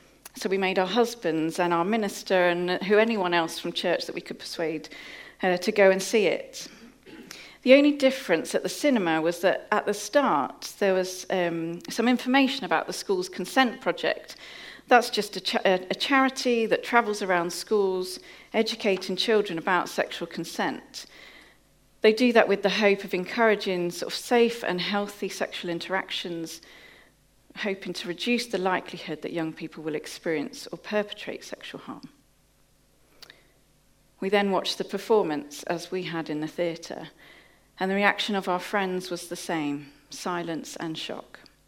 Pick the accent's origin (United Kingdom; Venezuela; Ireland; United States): United Kingdom; England; We're from the Midlands, so London's like a treat for us.